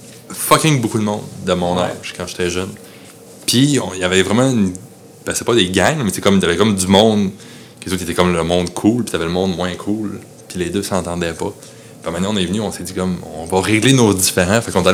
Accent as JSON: {"language": "French", "town": "Alma", "region": "Quebec", "country": "Canada"}